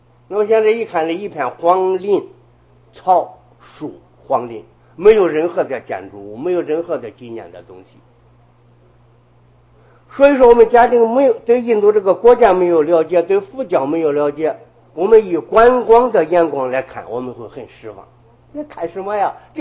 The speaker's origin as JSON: {"language": "Chinese", "country": "China", "said": "能够始终立在世界上边的，就是我们中国"}